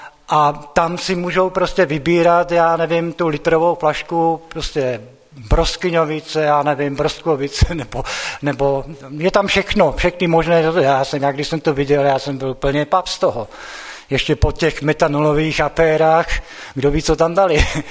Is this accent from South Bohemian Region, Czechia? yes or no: no; Třinec, Moravian-Silesian Region, Czechia; moved away as an adult; now in Slovakia; a jsem rodákem z Třince. I když Třinec jsem opustil v podstatě po maturitě a od té doby jsem žil a pracoval na Slovensku.